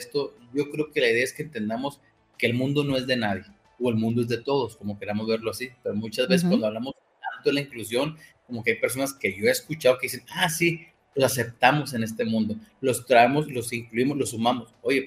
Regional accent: Chihuahua, Mexico; now in Mexico City, Mexico; Hoy estoy en la ciudad de Chihuahua, yo ya vivo en la Ciudad de México, pero llegamos allá en la ciudad de Chihuahua, donde somos de siempre, ¿no?

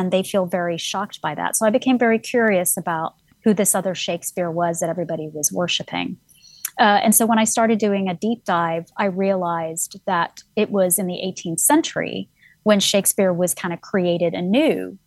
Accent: United States; So I'm American, but I'm also a Pakistani.

